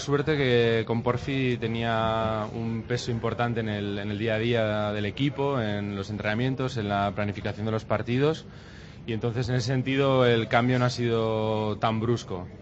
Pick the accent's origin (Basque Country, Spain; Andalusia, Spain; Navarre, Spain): Basque Country, Spain; Y además soy vasco, o sea que es así.